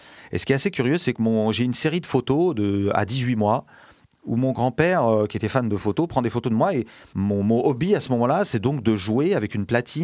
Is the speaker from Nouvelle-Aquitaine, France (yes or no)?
no; Paris, Île-de-France, France; born there; le quartier dans lequel je suis né, dans le Marais